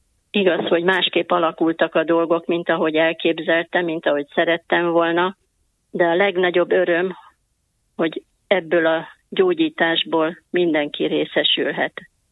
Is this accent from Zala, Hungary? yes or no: yes; Nagykanizsa, Zala, Hungary; born there; Én Nagykanizsán, ebben a talai kis kereskedővárosban születtem.